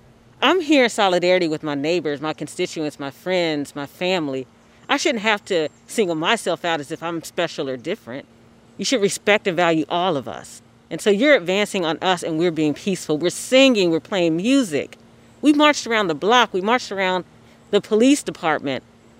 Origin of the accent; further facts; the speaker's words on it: Louisville, Kentucky, United States; I was born and raised in West Louisville, and I stay because there's work to do.